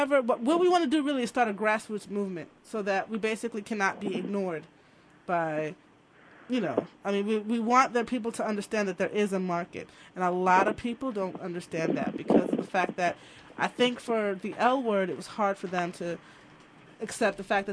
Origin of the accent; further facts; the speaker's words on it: West Palm Beach, Florida, United States; And me and the assistant director, we come from West Palm Beach, so we're able to get a lot of locations in West Palm Beach.